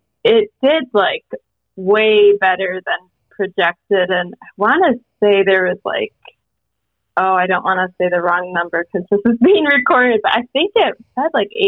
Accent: Chicago, Illinois, United States; So I'm from Chicago, family's from Chicago.

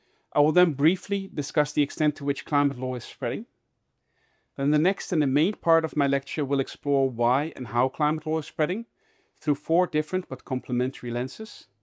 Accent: Netherlands; in my home country of the Netherlands

